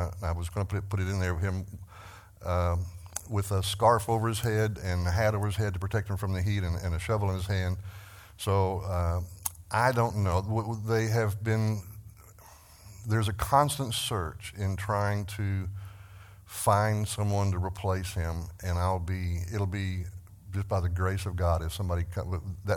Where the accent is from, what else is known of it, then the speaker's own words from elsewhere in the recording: Texas, United States; I'm from Texas, so you have to pay attention to me when I talk, because I don't always speak clearly and enunciate well.